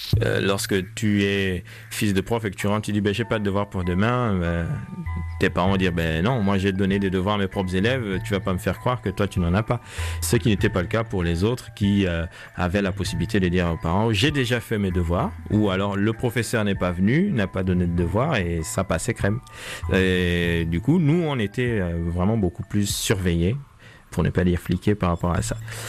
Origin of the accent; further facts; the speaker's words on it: Libreville, Estuaire, Gabon; J'ai grandi à Libreville au Gabon, dans une famille de 7 enfants.